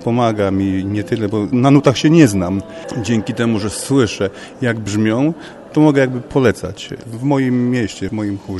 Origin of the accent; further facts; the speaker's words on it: Skierniewice, Łódź Voivodeship, Poland; jestem uczestnikiem warsztatów Kaliskich II. Przyjechałem ze Skierniewic. Podobnego typu warsztaty organizujemy też i u siebie w naszym mieście.